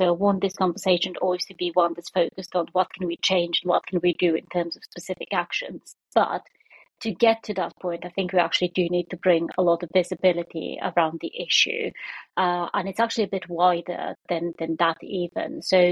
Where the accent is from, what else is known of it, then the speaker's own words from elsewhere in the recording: Bulgaria; English is a second language; I'm Bulgarian, I grew up in Bulgaria